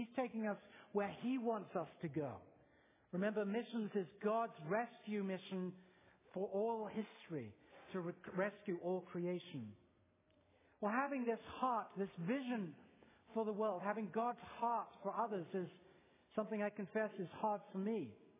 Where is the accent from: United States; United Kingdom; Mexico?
United Kingdom; England; born there; oh, look, I was born in England